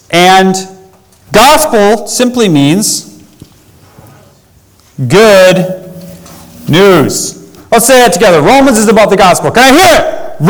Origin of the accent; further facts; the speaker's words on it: Grand Rapids, Michigan, United States; also born or lived in Arizona; So I am from Michigan. Grand Rapids is my hometown. I lived there pretty much my whole life. I was born in Arizona. Didn't live there very long. And now I live in Mississippi.